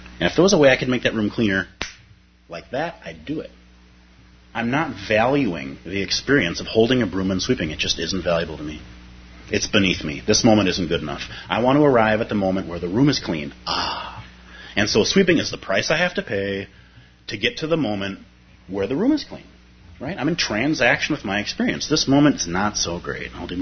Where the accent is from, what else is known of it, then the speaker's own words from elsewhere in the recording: Minnesota, United States; So, as a Minnesotan, I'd like to think of winter as being the beginning of spring.